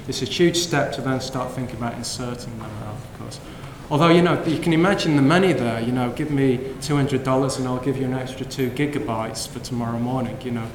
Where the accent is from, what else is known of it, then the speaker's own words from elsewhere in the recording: United Kingdom; but I'm British and we like to be miserable a lot of the time.